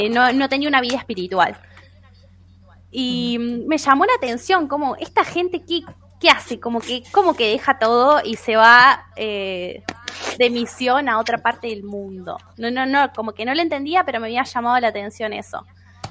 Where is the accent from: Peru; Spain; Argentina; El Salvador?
Argentina; Corral de Bustos, Córdoba; Yo soy de Corral de Bustos y fui siempre a un instituto parroquial